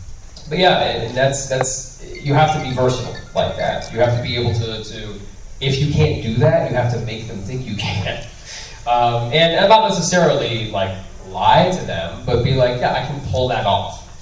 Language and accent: English; Cincinnati, Ohio, United States; I'm like, I'm from Cincinnati, Ohio.